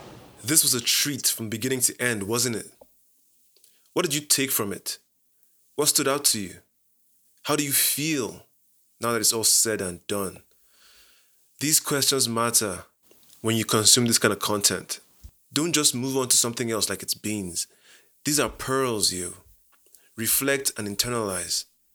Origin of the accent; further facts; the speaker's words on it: Anambra, Nigeria; Enugu State, I'm from Anambra State.